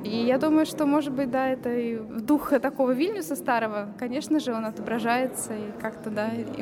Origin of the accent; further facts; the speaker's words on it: Saint Petersburg, Russia; Я родилась в Петербурге и всю жизнь здесь прожила, но у меня отец из Литвы, из Вильнюса, поэтому я наполовину литовка. Дома мы разговариваем на двух языках, на литовском и на русском.